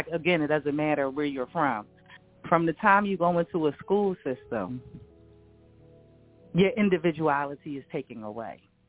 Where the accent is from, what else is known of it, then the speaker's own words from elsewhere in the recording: Philadelphia, Pennsylvania, United States; And so like I said, growing up, primarily all the schools when I was growing up in Philly are no longer open, George.